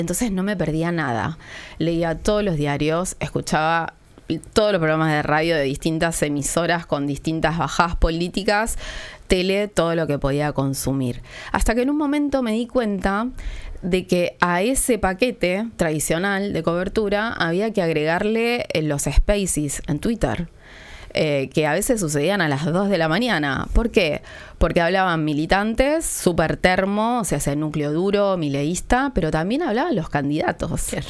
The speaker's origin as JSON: {"language": "Spanish", "region": "Tierra del Fuego", "country": "Argentina", "lives_now": "Buenos Aires, Argentina", "said": "Yo soy de Tierra del Fuego, pero hace muchos años que vivo en Capital Federal"}